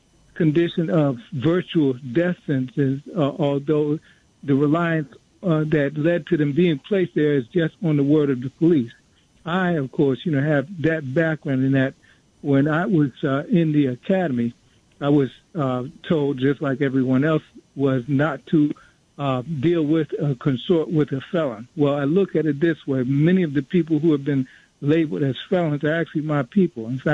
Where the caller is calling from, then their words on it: Plainfield, United States; I'm calling you from Plainfield.